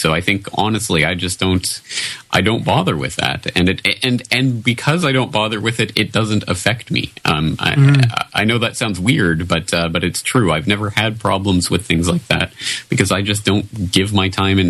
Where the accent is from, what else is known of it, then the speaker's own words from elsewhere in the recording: Canada; now in Japan; I'm a Canadian living in Japan who's been here for 9 years now.